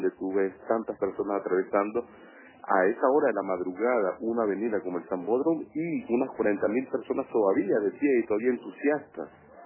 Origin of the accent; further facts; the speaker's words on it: Venezuela; Yo soy venezolano.